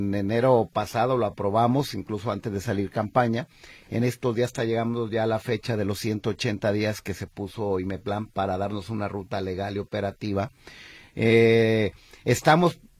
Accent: Tonalá, Jalisco, Mexico; born there; yo nací en Tonalá y hace casi 50 años. Me tocó nacer en aquel pueblo que ya se empezaba a acercar, aquel pueblo llamado Tonalá que se acercaba y que lo empezaba a cobijar la mancha urbana de la zona metropolitana

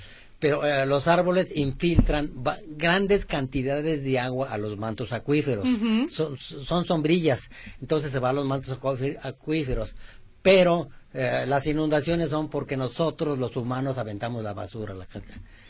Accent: Aguascalientes, Mexico; Te digo, yo soy de Aguascalientes.

